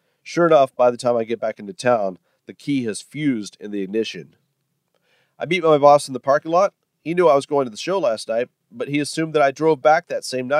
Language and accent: English; Cleveland, Ohio, United States; Somewhere during that night, I meet a couple of other girls, and when the one finds out that I'm from Cleveland, she offers to let me stay at her apartment.